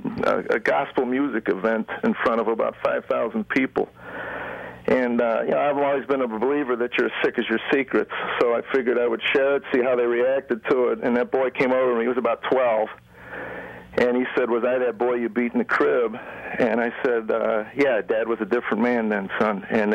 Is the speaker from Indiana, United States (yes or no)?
no; Chicago, Illinois, United States; You know, when I grew up in Chicago, there was only one thing that we did as a family.